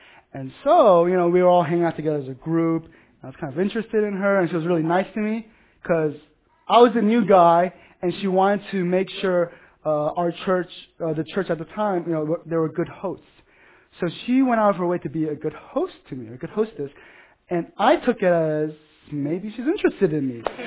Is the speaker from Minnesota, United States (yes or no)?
no; Texas, United States; I am from Texas. Lived there pretty much most of my life.